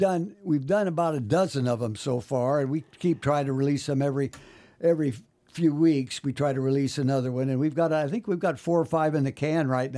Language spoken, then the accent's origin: English; Indiana, United States; And I'm from Indiana, so I didn't know much about polkas in those days.